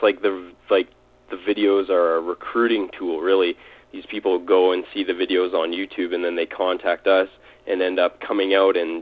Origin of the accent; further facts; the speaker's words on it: Calgary, Alberta, Canada; born there; I was born in Calgary, Alberta